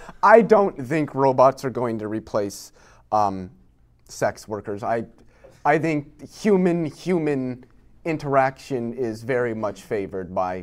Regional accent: Iowa, United States; I grew up in Iowa, and I'm just like, we've had tractors that have been doing that since like 2002

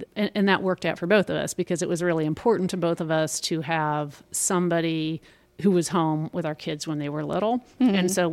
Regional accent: Dayton, Ohio, United States; We sort of are. I'm from the Dayton area. I don't know if you knew that.

